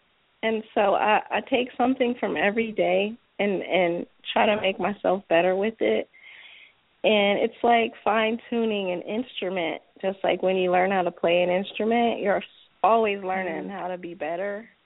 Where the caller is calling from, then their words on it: Charlotte, North Carolina, United States; Charlotte, North Carolina.